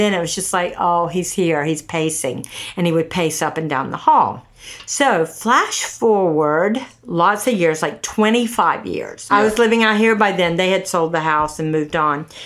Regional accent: Durham, North Carolina, United States; I said, "Oh, I grew up in Durham. Where in Durham does she live?"

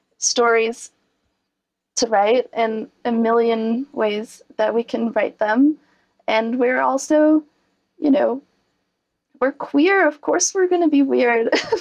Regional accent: Quebec, Canada; English is a second language; I am Canadian, and I'm French Canadian, so that kind of complicates the cultural question even a bit more. So I think as far as being Quebecois, I think that that does influence my style

